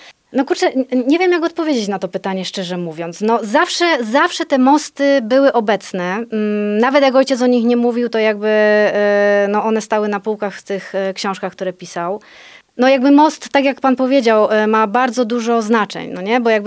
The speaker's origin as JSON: {"language": "Polish", "town": "Częstochowa", "region": "Silesian Voivodeship", "country": "Poland", "said": "pochodzę z Częstochowy, rymy częstochowskie są wszystkim znane dobrze."}